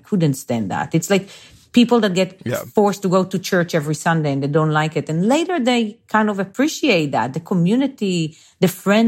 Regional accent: Bnei Brak, Central District, Israel; English is a second language; So I grew up in a small town called Bnei Brak. And this is like 5-7 minutes from Tel Aviv, from the center.

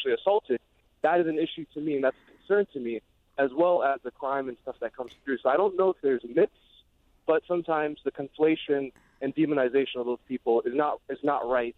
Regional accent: St. Paul, Minnesota, United States; I'm from St. Paul. I grew up here, but I'm from Somalia. My family came here as refugees.

